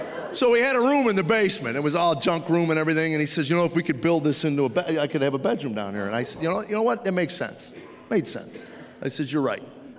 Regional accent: United States; Yeah, I grew up in America before the lawyers took over.

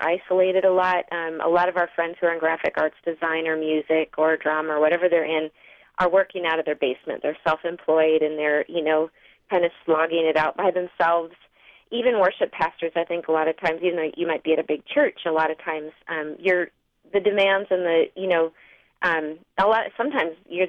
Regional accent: Missouri, United States; Yeah, I have been here 17 years. I came up here, Troy's family is up here, so I grew up in Missouri, and we ended up here, and I really love it.

